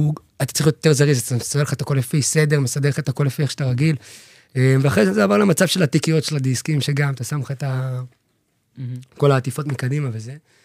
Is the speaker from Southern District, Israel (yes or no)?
yes; Revadim, Southern District, Israel; בקיבוץ רבדים, איפה שאני גר גם היום.